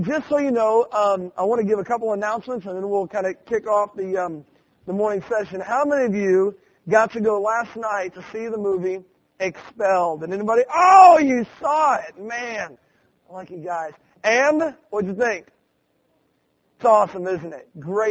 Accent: Pensacola, Florida, United States; I am from Pensacola, Florida, and I love Florida weather, too

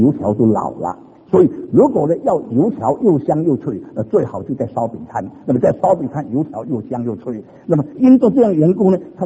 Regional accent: Singapore; 有一次我小的时候在新加坡，

